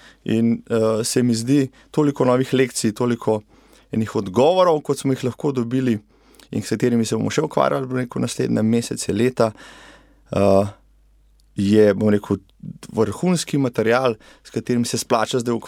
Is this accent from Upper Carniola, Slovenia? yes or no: yes; Preddvor, Upper Carniola, Slovenia; Jaz sem doma iz občine, iz Preddvora, ki ni lih največja v Sloveniji